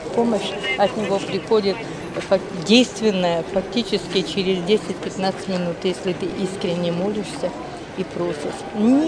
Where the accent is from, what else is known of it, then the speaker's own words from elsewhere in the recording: Sochi, Krasnodar Krai, Russia; Вообще из Сочи.